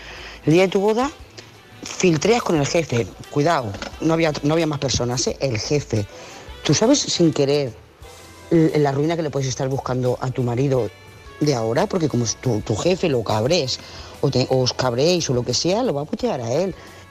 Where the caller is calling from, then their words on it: Lloret de Mar, Catalonia, Spain; de Lloret de Mar.